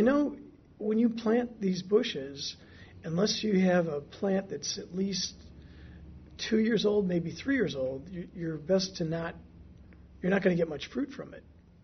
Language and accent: English; Michigan, United States; I'm from Michigan originally.